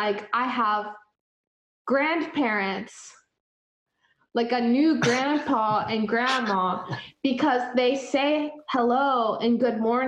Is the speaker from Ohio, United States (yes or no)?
yes; Ohio, United States; now in Nashville, United States; Because I'm from Ohio.